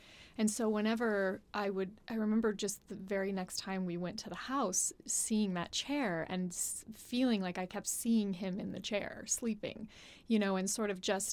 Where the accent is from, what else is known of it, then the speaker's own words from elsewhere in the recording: San Jose, California, United States; My family grew up in San Jose. I was born in San Jose. So Bay Area, definitely.